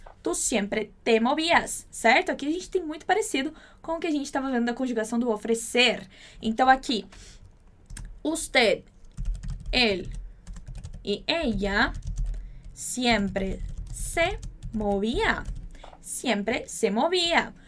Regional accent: Minas Gerais, Brazil; A mesma coisa do mineirês, que eu amo tanto, porque sou muito mineira, então às vezes sai um uai, né?

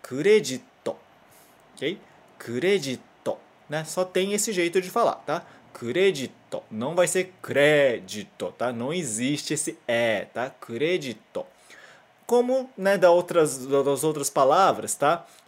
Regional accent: Brazil; Nesse caso, é realmente pro brasileiro, nós que somos brasileiros, tomarmos cuidado para não falar o som nasal na hora de falar palavras japonesas.

